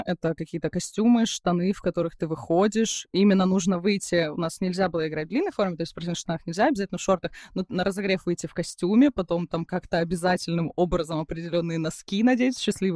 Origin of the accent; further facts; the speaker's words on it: Vladivostok, Primorsky Krai, Russia; так как я из Владивостока